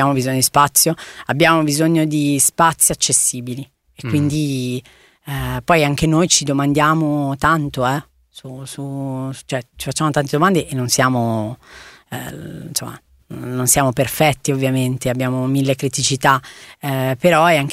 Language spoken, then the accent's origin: Italian; Milan, Lombardy, Italy; essendo nata e cresciuta a Milano